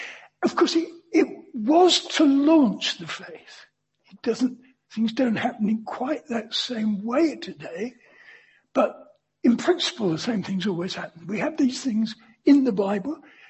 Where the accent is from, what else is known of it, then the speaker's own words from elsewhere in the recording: London, United Kingdom; I'm a Londoner.